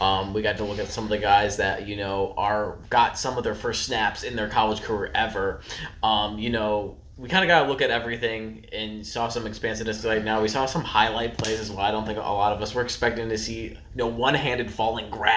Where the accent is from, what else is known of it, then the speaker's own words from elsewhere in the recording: Midwest, United States; now in Florida, United States; I'm originally from the Midwest, so the Southern, excitement about college sports is still kind of new to me